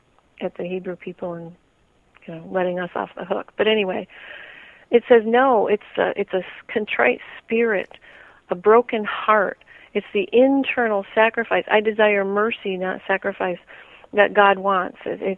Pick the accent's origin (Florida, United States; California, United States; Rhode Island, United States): Florida, United States; also born or lived in Texas; I'm from Florida and then Texas.